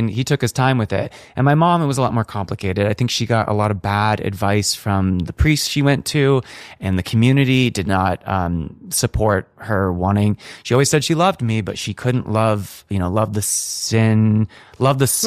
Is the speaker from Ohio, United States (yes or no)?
no; California, United States; I grew up north of San Francisco. I went to a Catholic school in the city, so I always just say I'm from San Francisco because I was there when it was cool